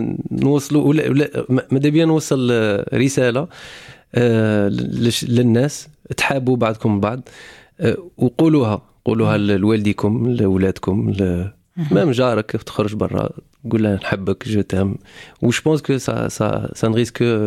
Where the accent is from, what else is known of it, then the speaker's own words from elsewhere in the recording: Oran, Oran Province, Algeria; moved away as an adult; now in France; أنا فرنسي دادوبسيون جيت في 2011 لكني جزائري في